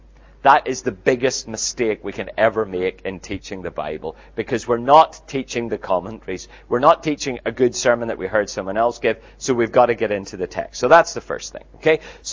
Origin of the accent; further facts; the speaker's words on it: Northern Ireland, United Kingdom; where I grew up in Northern Ireland